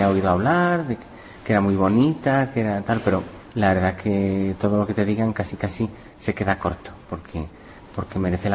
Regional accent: Andalusia, Spain; allí yo vengo de Andalucía y tampoco, pues la fama que tiene la gente de Andalucía de que son súper abiertos

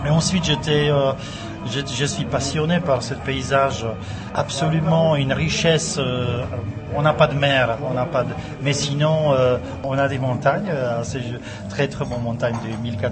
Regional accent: Moravia, Czechia; now in France; pas tellement peut-être à Prague, mais chez nous en Moravie. Moi, je suis venu en Alsace en 85.

